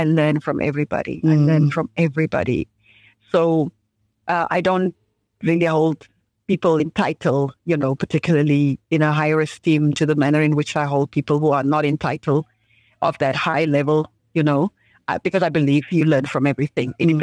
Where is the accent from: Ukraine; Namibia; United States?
Namibia; Windhoek, Khomas; the original Katatura girl, just from here, from Windhoek. So born and bred really in Windhoek. I grew up in Katatura, the dusty streets of Katatura, specific area, federal location.